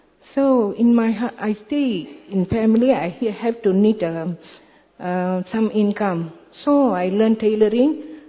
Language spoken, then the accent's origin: English; Malaysia; English is a second language; I'm from Malaysia.